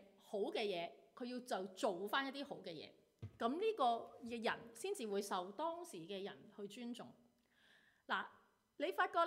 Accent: China; 即係好似我哋中國人咁樣分得好清楚嘅。

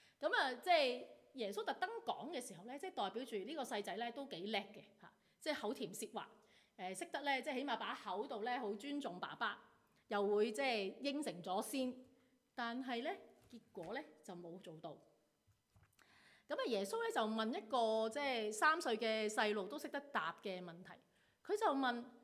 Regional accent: China; 即係好似我哋中國人咁樣分得好清楚嘅。

